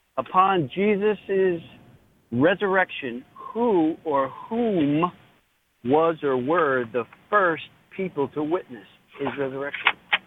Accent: New York, United States; since I'm a New Yorker, I'll go with the island that the statue is located on.

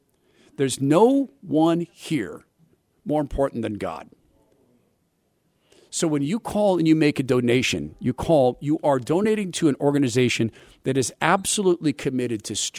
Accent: Spokane, Washington, United States; This Deja Vu club they talk about, I'm from Spokane.

